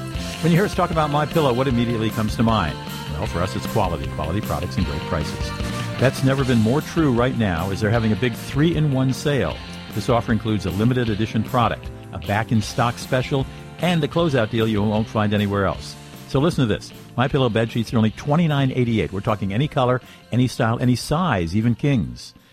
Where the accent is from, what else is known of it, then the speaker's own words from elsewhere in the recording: Minneapolis, Minnesota, United States; I was pleased to see my hometown airport, that would be Minneapolis-St. Paul International